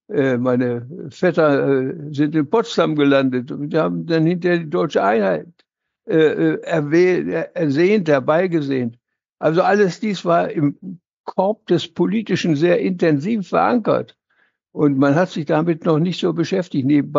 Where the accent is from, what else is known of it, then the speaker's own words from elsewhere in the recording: Wałbrzych, Lower Silesian Voivodeship, Poland; born there; moved away; Ich selbst bin Flüchtling. Ich bin in Waldenburg in Schlesien geboren, im niederschlesischen Kohlengebiet. Alle meine Vorfahren waren vor Kohle tätig.